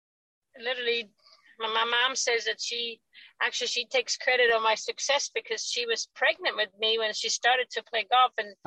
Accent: Sweden; I growing up in Sweden

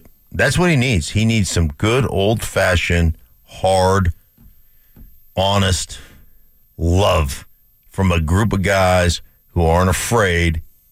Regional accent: Alaska, United States; And I grew up in Alaska. I never played golf.

